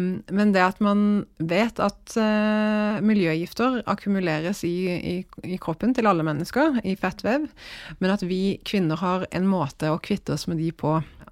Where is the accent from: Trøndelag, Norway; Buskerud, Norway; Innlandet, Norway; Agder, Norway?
Agder, Norway; Kristiansand; det kommer litt fra altså industri fra der jeg er fra, Kristiansand, og at jeg har spist mye sjømat som barn